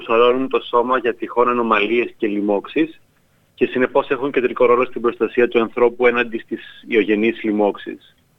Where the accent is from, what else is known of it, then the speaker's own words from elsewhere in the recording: Greece; moved away as an adult; also born or lived in London, United Kingdom; now in Melbourne, Australia; Κατάγομαι από την Κύπρο, αλλά γεννήθηκα και μεγάλωσα στην Ελλάδα. Σπούδασα στο Λονδίνο για το προπτωχιακό μου και μεταπτυχιακό μου. Και πριν από 4 χρόνια ήρθα στη Μελβούρνη για το διδακτορικό μου.